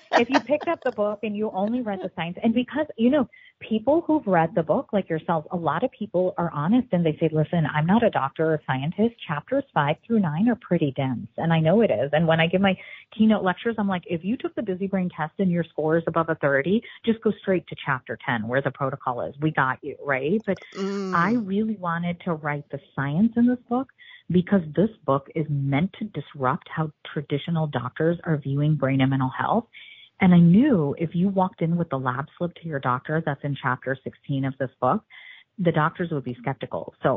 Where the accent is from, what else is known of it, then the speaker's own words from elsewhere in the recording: Illinois, United States; Let's not talk about access to rural America, like where I grew up in Illinois.